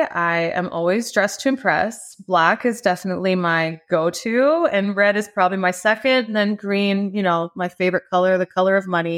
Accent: West Coast, Canada; I'm from the West Coast. I'm Canadian.

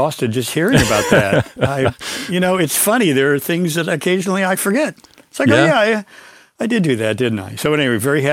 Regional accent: Kansas City, United States; also born or lived in Lawrence; I grew up in Kansas City, but then moved to Lawrence.

